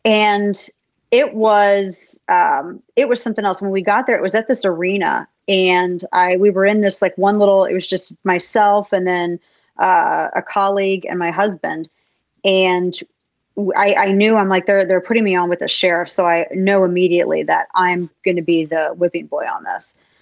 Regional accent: the Ozarks, United States; I mean, people know me. I'm from the Ozarks. I'm a brawler.

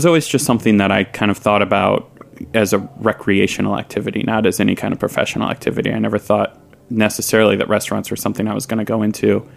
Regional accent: Midwest, United States; I'm an only child and we're from the Midwest.

